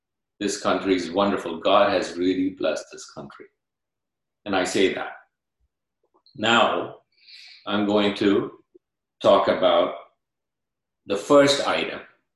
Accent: India; moved away as an adult; now in United States; has been 26 years since we immigrated to this wonderful nation. In 1994, we came from India.

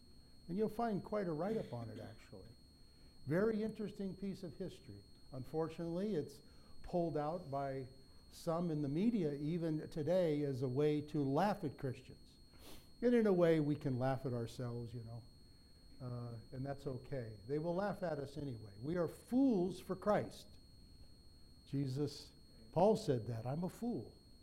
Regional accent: United States; Now, I'm an American, and I'm privileged to be an American, and I'm privileged to live in a peaceful country.

